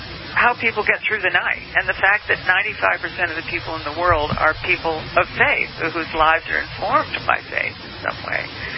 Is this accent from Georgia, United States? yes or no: yes; Savannah, Georgia, United States; I'm from Savannah, Georgia. And my family, I used to spend summers and vacations in Statesboro, Georgia, right outside of Savannah.